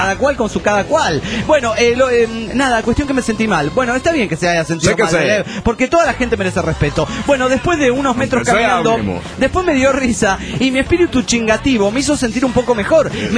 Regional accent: Yucatán, Mexico; also born or lived in Monterrey; Bueno, porque en realidad están mis afectos, es mi tierra y están mis familiares.

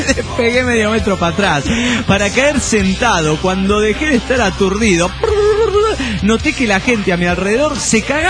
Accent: Coatzacoalcos, Veracruz, Mexico; Soy alguien de Coatzacoalco.

